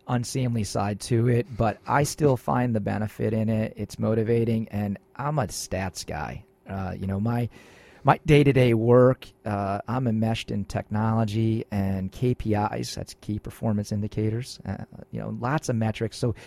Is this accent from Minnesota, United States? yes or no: no; Vernon, Connecticut, United States; And it was the opposite of where I grew up in Vernon. I grew up on Taylor Street, a very busy thoroughfare